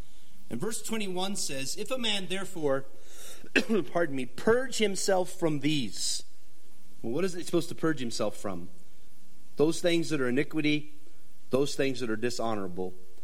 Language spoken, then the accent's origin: English; Colorado, United States; because when I was a kid, I grew up in Colorado, and we went to a small school for a little while